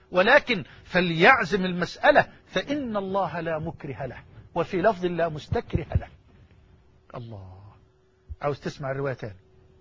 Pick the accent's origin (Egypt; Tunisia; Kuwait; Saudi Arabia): Egypt; يعني بلغتنا في بلهجتنا في مصر